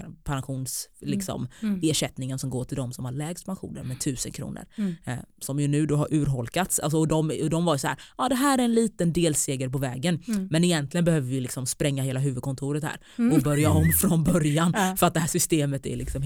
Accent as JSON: {"language": "Swedish", "town": "Taberg", "region": "Jönköping County", "country": "Sweden", "tie": "born or raised there", "said": "först startade vi så här ungdomscafé typ i Taberg och Norra Hammar utanför Jönköping där jag är uppvuxen."}